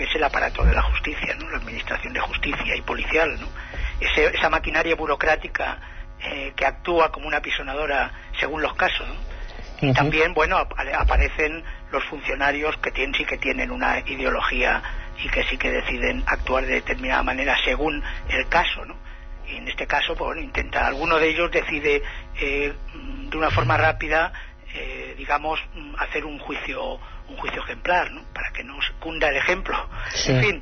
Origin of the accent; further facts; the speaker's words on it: Alicante, Valencian Community, Spain; No, yo soy de Alicante